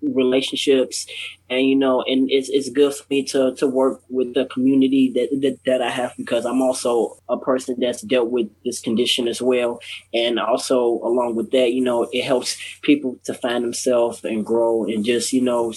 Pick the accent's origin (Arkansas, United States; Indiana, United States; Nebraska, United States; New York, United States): Indiana, United States; Gary; also born or lived in Chicago; I was born in Chicago. I grew up in Gary, Indiana.